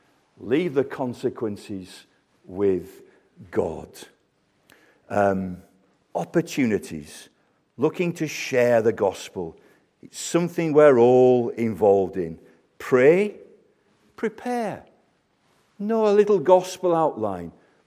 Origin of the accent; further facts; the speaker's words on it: United Kingdom; born there; I'm a Christian. I was born in Britain.